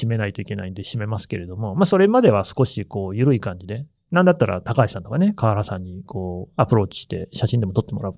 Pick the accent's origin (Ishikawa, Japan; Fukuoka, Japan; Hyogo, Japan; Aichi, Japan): Aichi, Japan; 私は愛知県の出身で、全然中学受験とかしてません。普通に公立の小学校から公立の中学校に行って、公立の高校に行って、公立の大学に行きました